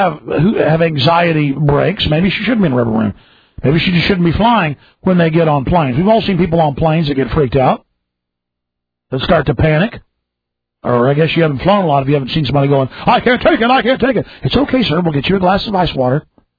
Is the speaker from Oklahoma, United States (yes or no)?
no; Texas, United States; Not being mean to Southerners or Texans, I'm as Texan as you get.